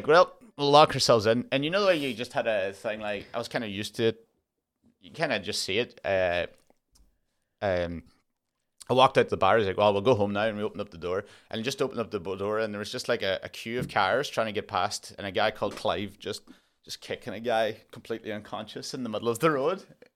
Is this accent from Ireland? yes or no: yes; Ireland; Well, I'm Irish, so they always just have us as gypsies.